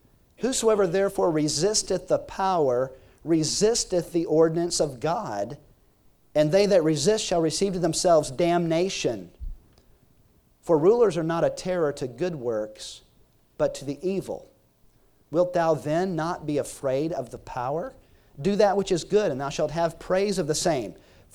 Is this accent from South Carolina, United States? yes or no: yes; South Carolina, United States; And, you know, growing up in South Carolina, I have to admit, me personally